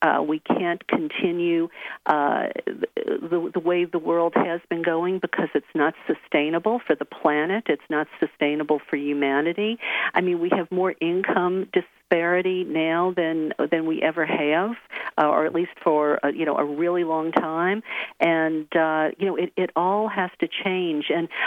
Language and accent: English; the South, United States; I come from the South, the Bible Belt, where women don't learn about this stuff necessarily.